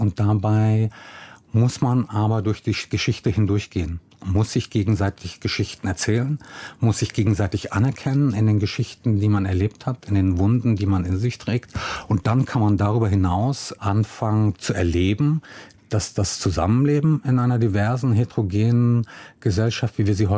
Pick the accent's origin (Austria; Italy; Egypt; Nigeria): Italy; Milan, Lombardy; also born or lived in Lower Bavaria, Germany; in meiner niederbayerischen Jugend, zurückgekehrt aus Italien. Ich bin davor in Milano aufgewachsen, mit auf Italienisch und auf Deutsch, mit zwei Sprachen, mit einem Coming Out in den 80er Jahren als schwuler Junge auf dem Land